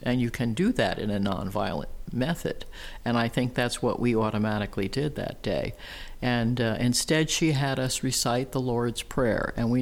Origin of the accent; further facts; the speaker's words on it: New Jersey, United States; I'm from New Jersey. I was living in New Jersey at that point.